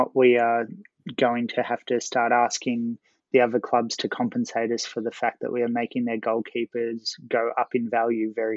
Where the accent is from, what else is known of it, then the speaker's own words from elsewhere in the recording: Australia; seeing as for my inauguration, it'd probably be as Prime Minister, being Australian.